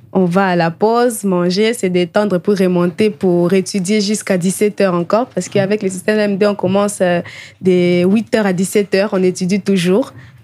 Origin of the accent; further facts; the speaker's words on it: Lingwala, Kinshasa, DR Congo; Oui, mais moi, je suis de Lingwala.